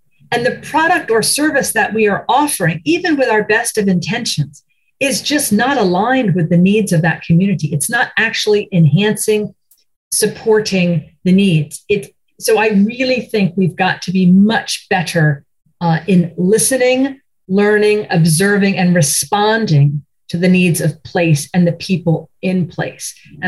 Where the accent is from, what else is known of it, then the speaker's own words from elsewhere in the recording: New Jersey, United States; I grew up in New Jersey. Not that we didn't have hiking opportunities, but it wasn't something my family did.